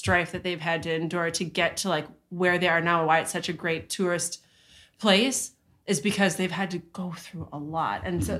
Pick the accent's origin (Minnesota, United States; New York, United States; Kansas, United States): Minnesota, United States; where are you from? And I say Minnesota